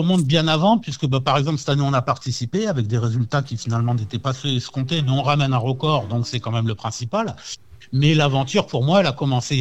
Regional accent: France; elle nous demande d'où on vient. Donc, on lui dit qu'on vient de France.

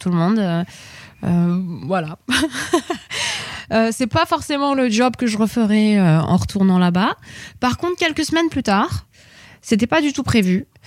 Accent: France; accent: French; Et avec mon accent français, je disais aux camionneurs australiens s'ils avaient le droit de passer ou pas

